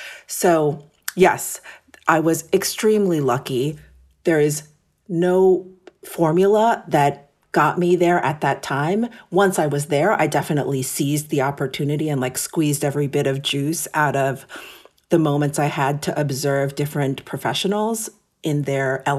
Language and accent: English; New York City, New York, United States; Yes. So I am born and raised in New York City. My parents came to America from Japan in the late 60s. And interestingly, they actually met in New York.